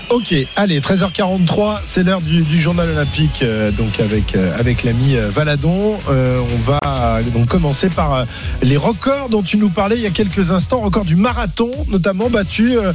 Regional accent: Nice, Provence-Alpes-Côte d'Azur, France; Moi je suis niçois et j'ai été faire mes études à Bordeaux

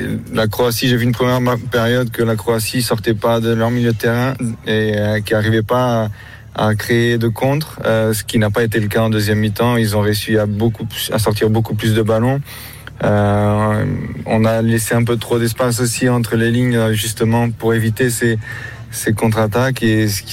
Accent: Portugal; Et même nous, en tant que Portugais, on a cette.

